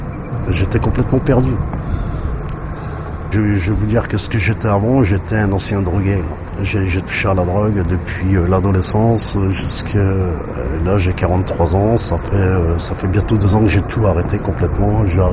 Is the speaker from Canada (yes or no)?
no; France; born there; Pourtant, je suis français, je suis né en France.